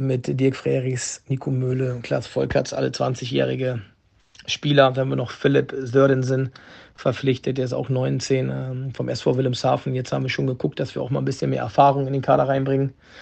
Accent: Italy; Und als Italiener ist mir sowieso wichtig, dass die Null erstmal steht.

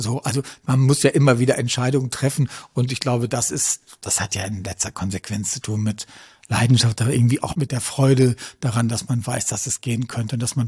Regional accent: Münster, North Rhine-Westphalia, Germany; ich komme ja aus Münster

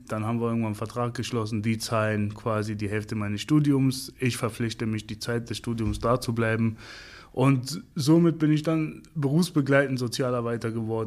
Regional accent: Hanover, Lower Saxony, Germany; ich bin ein typisches Brennpunktkind. Mhm. Ja, ich bin in Hannover-Heinholz groß geworden. Das ist der zweitärmste Stadtteil von Hannover gewesen bis vor 5 oder 6 Jahren.

